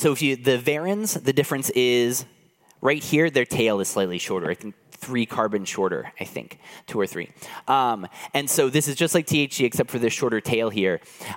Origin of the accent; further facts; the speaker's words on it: United States; now in France; I live here in France now, but I grew up in the States, and that's where most of my network is.